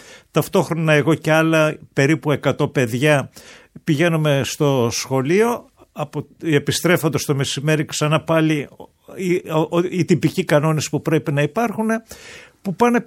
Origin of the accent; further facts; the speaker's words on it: Glafyres, Thessaly, Greece; εγώ το 1970 κατεβαίνω από το χωριό μου όπου γεννήθηκα, στο Βόλο, για να σπουδάσω στο γυμνάσιο.